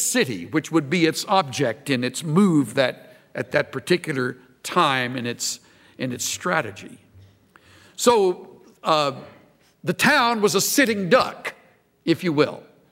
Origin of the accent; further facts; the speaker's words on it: El Campo, Texas, United States; I'm from El Campo. And outside of Texas, most folks kind of chuckle when they hear that.